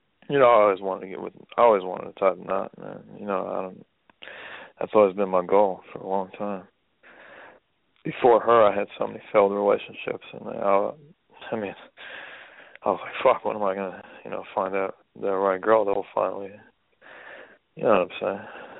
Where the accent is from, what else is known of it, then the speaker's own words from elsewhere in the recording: Los Angeles, California, United States; Yeah, I mean, plus I'm from Los Angeles.